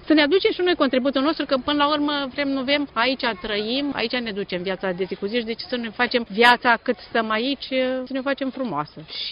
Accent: Onești, Bacău County, Romania; now in Rome, Italy; Deloc sunt din Onești, Bacău.

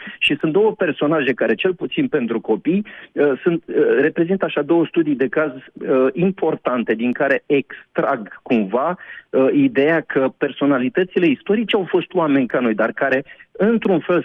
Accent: Moldavia, Romania; moldovean crescut pe Valea Siretului și cu absolvent al Universității Alexandru Ioan Cuza din Iași.

